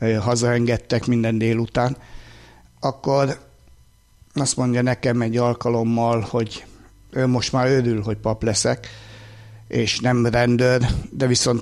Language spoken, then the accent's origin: Hungarian; Budapest, Hungary; én budapesti származású vagyok